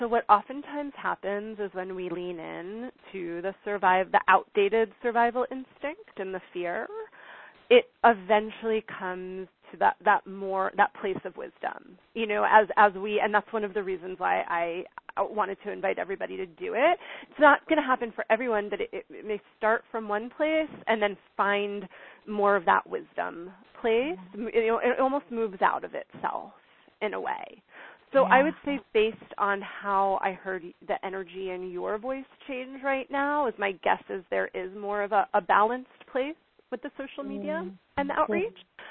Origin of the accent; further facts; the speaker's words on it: North Carolina, United States; Who is this from my hometown in North Carolina?